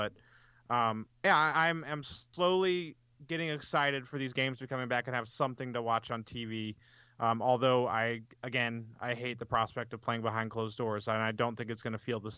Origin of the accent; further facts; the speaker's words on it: Wood River, Illinois, United States; I'm in my basement in my hometown of Wood River, Illinois, just outside of St. Louis